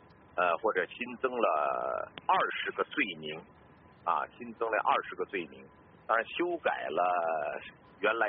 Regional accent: Beijing, China; 观众大家好啊，我是北京的

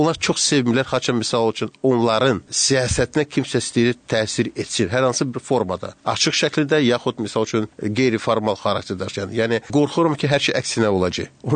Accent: Iran; Çünki biz İranlıyıq, İranın öz siyasəti var.

